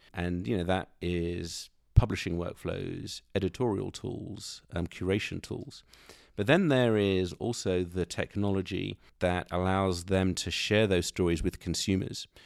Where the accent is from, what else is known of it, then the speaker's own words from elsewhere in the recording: United Kingdom; And so when growing up, I would describe myself as a British black person.